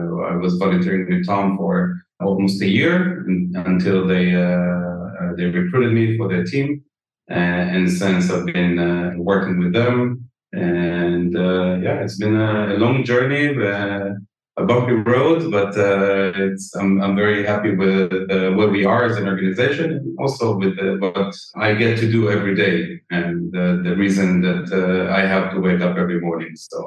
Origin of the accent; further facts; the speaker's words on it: Northern District, Israel; now in Jaffa, Israel; I grew up here in Israel, in the Galil, and I've been living in Jaffa for the last 8 years.